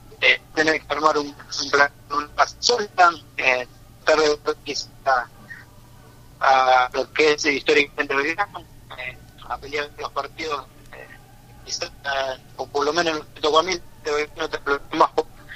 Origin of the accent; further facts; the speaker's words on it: Arroyo Seco, Santa Fe, Argentina; Sí, soy de Arroyo Seco.